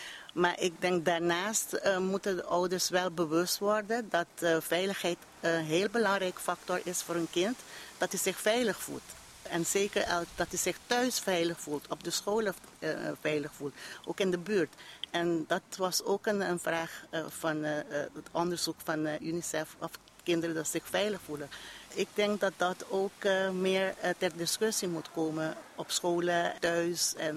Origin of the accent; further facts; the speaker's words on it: Bonaire, Caribbean Netherlands; ik ben zelf geboren en getogen op Bonaire.